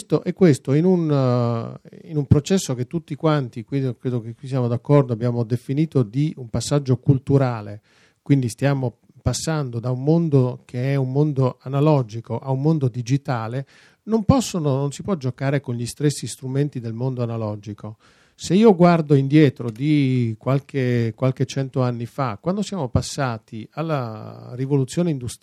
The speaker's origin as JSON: {"language": "Italian", "country": "Netherlands", "said": "io sono olandese"}